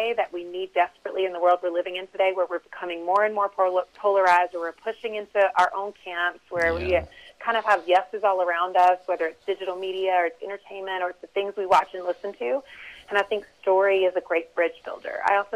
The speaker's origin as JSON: {"language": "English", "region": "the South", "country": "United States", "tie": "born or raised there", "said": "Well, I really, born and raised in the South, learned to tell the truth from a very, very early age."}